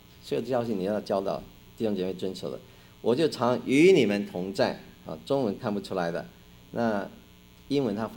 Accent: Taiwan; 台湾人认为我是外省人，国内来知道我是台湾人。我的国语是跟山东人学的，山东老师

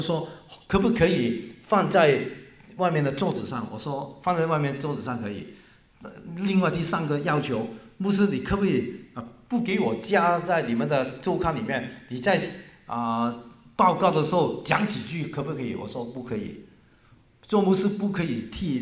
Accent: China; 特别是我们中国人，我们中国人有中港台三个地方嘛

